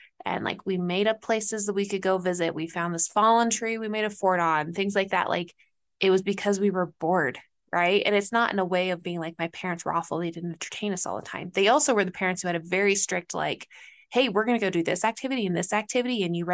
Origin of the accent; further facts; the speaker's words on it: Rhode Island, United States; I grew up on the East Coast when I was younger, and we had these woods in the back of our house.